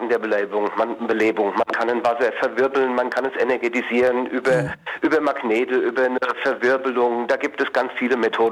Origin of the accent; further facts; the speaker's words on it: Hesse, Germany; Ich komme ursprünglich aus dem Rheingau, das ist Grundnahrungsmittel.